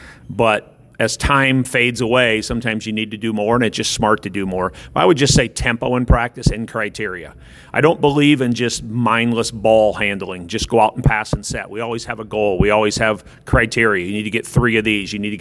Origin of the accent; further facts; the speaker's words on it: Storm Lake, Iowa, United States; also born or lived in Minnesota; Well, I grew up in Storm Lake. I went to UNI. I taught in Minnesota for 10 years. I taught at Coon Rapids Bayard for 17 years. This is my 13th year here at Indianola.